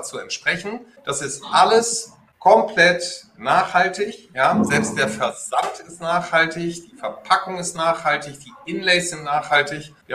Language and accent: German; Netherlands; German is a second language; Ich bin ja Holländer, man hört es mir nur nicht mehr an.